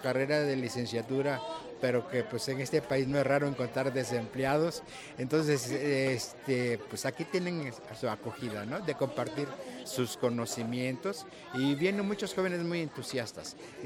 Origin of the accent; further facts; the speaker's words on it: Mexico; se acomoda a nuestra ideología como mexicanos